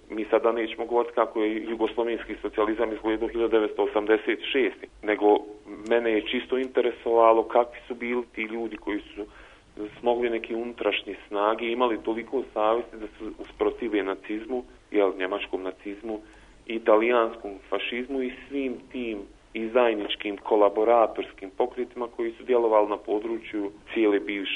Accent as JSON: {"language": "Bosnian", "town": "Zenica", "region": "Federation of Bosnia and Herzegovina", "country": "Bosnia & Herzegovina", "tie": "born or raised there", "said": "pošto ja sam lično rođen u Zenci, to je moj rodni grad"}